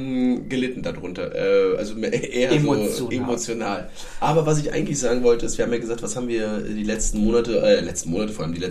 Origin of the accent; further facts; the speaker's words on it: Berlin, Germany; wie sagt man so schön als Berliner